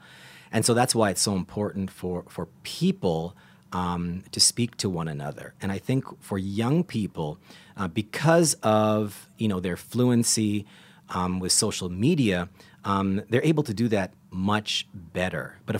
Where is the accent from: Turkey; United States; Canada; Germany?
Canada; And as a Canadian, we have some very similar, you know, social dynamics